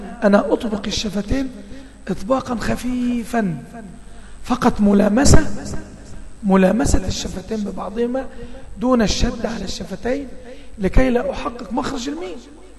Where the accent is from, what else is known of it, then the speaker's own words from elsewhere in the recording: Egypt; عندنا في مصر كانوا يقولون تفتح مقدار ما تمر ورقة.